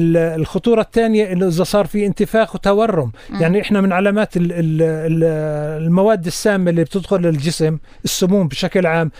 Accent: Hebron, West Bank, Palestine; إحنا عندنا بالخليل

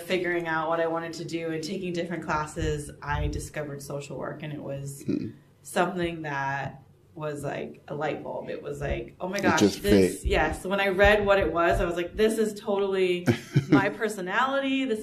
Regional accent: California, United States; now in Bay Area, United States; I am from San Luis Obispo County, grew up there, and moved to the Bay Area about 7.5 years ago to go to school at San Jose State

